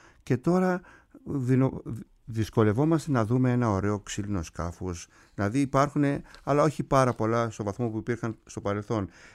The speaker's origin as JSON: {"language": "Greek", "town": "Kasos", "region": "South Aegean", "country": "Greece", "said": "Θα προσθέσω εγώ και το νησί μου την Κάσο"}